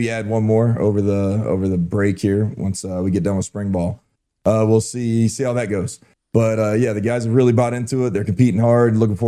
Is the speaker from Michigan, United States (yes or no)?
no; Arkansas, United States; Well, I'm from Arkansas. I got a chance to play at Arkansas Razorbacks in college.